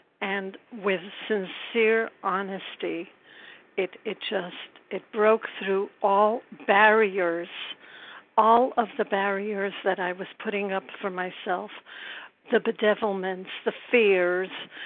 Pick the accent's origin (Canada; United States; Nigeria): United States; Brooklyn, New York; I'm from Brooklyn, New York.